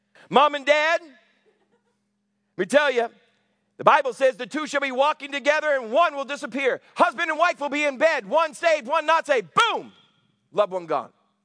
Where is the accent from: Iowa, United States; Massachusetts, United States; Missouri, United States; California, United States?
Massachusetts, United States; Well, I'm a Catholic. I'm from Massachusetts. The French Canadians, amen.